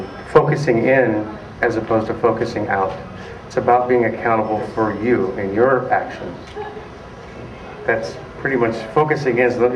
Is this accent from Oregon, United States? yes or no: yes; Portland, Oregon, United States; I come from Portland, Oregon